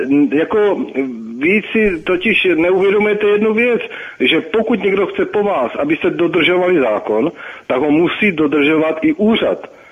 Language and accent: Czech; Slavkov u Brna, South Moravian Region, Czechia; Ano, ze Slavkova u Brna.